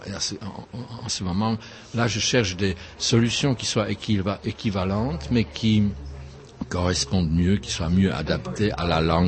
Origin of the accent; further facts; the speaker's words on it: Czechia; first language Czech; French is a second language; moved away; Quand j'étais en France, j'écrivais assez vite en français, mais je voulais quand même garder le contact avec ma première langue, avec le tchèque.